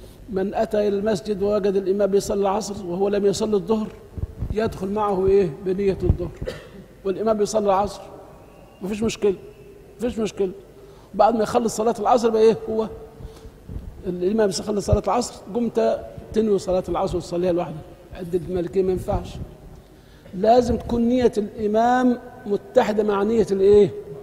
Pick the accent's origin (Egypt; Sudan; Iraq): Egypt; Upper Egypt; عارف عندنا في الصعيد